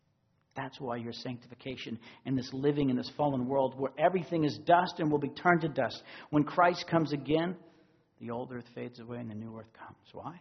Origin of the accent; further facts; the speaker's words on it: Texas, United States; I grew up in Texas, kind of a small state, no struggle with pride in that state at all.